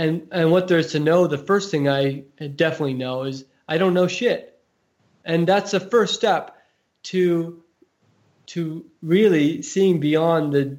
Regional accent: California, United States; growing up in Silicon Valley? This is weird.

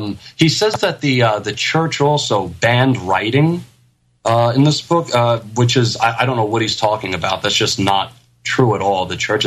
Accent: New York, United States; I talk kind of fast. I'm a guinea from New York. You'll have to excuse me.

